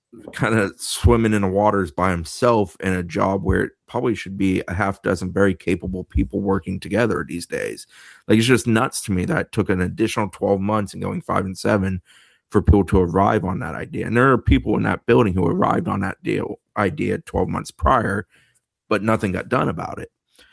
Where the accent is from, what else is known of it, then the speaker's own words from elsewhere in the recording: Ireland; I'm not Greek, baby. I'm Irish.